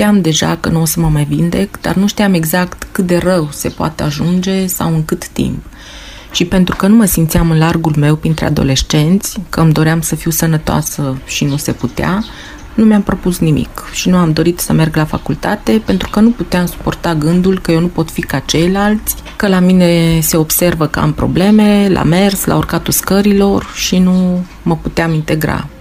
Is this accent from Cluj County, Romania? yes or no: yes; Turda, Cluj County, Romania; sunt din Turda, județul Cluj